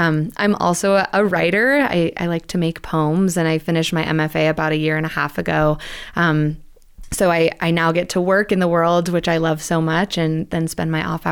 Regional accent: Missoula, Montana, United States; And I was born and raised in Missoula

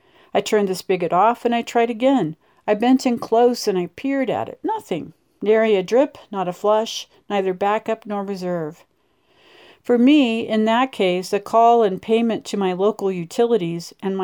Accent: Dodge City, Kansas, United States; For HPPR's Radio Readers, I'm … from Dodge City, Kansas

